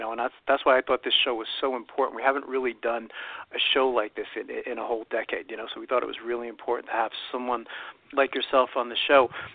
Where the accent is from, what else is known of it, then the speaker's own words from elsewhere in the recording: Brooklyn, New York, United States; accent: New York; Sure. Okay, fantastic. I'm originally from Brooklyn. I kind of detect your New York accent, Craig.